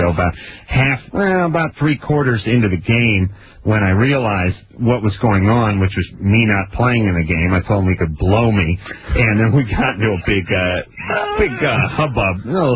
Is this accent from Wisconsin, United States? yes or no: no; North Hollywood, California, United States; because I grew up in North Hollywood and I always followed the Dodgers.